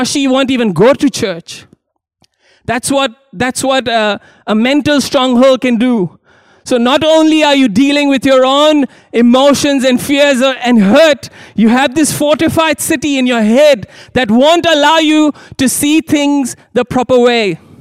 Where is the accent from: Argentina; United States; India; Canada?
India; So I come from India, and many years ago, this good friend of mine came to me in confidence